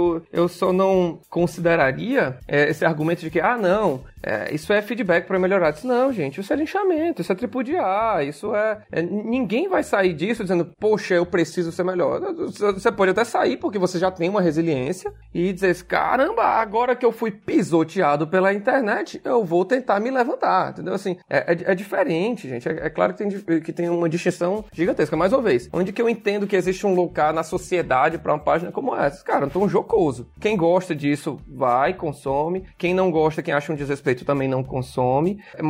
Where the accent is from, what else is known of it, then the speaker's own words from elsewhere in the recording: Ceará, Brazil; Eu, por exemplo, sou nordestino, na sociarense, a gente faz piada de tudo.